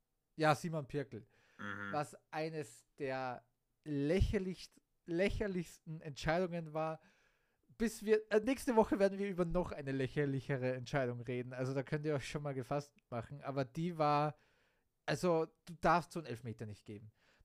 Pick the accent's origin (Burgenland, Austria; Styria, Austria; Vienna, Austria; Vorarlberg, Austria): Styria, Austria; Graz; Also natürlich als Ex-Grazer und als Grazer Jung freut es mich sehr für ihn